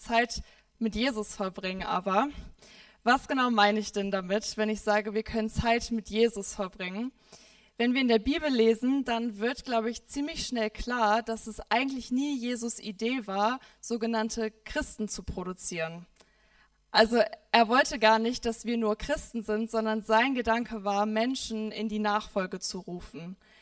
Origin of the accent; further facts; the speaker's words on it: Gifhorn, Lower Saxony, Germany; ich komme aus Gifhorn, aus der Kirche im Brauhaus